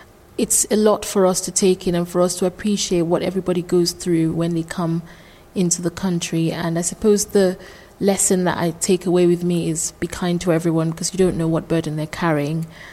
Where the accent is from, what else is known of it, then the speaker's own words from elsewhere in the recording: Nigeria; now in United Kingdom; I'm a singer, a soprano. I'm originally from Nigeria, so I too am a migrant.